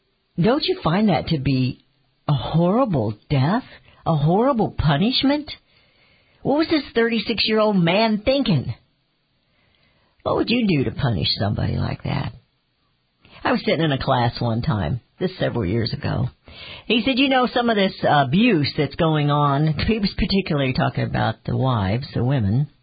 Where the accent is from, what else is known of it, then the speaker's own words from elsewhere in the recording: Kansas City, Missouri, United States; When I grew up in Kansas City, we just got on the bus at the corner.